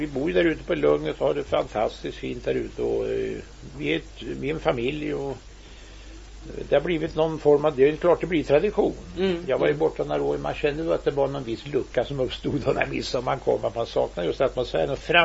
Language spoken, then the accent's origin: Swedish; Eskilstuna, Södermanland, Sweden; Jag kommer från Eskilstuna själv, så vi har ungefär samma dialekt.